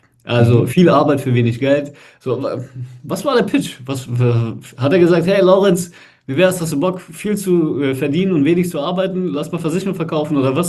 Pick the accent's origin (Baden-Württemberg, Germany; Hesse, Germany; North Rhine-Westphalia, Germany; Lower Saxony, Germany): Baden-Württemberg, Germany; Schwäbisch Gmünd; bei uns in der Gegend aus Schwäbisch Gmünd, wo ich herkomme.